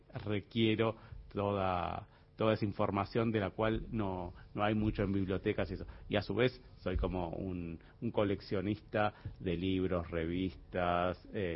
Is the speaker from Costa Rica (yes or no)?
no; Argentina; now in Madrid, Spain; yo vengo acá y obviamente me siento argentino, soy lo más argento que hay, pero a su vez hay ciertas cosas que ya me parecen ajenas. Vivo en Madrid, no me siento español, pero hay cosas que me parecen cercanas y me gustan.